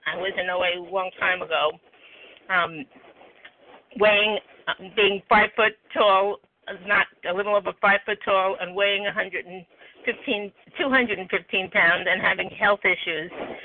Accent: California, United States; Yeah, I'm from Northern California.

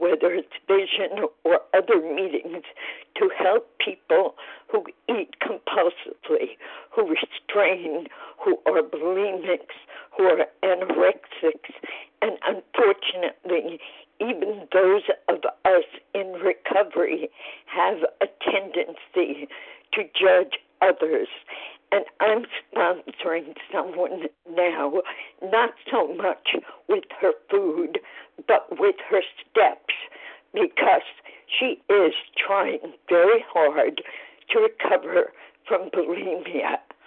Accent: Rockland County, New York, United States; I'm from Rockland County, New York.

